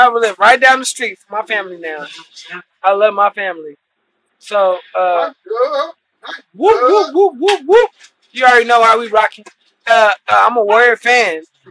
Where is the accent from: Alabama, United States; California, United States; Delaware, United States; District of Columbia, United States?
California, United States; I'm from the Bay Area. I'm from the Bay, bro. I'm from the Bay, so I'm talking to you right now for my podcast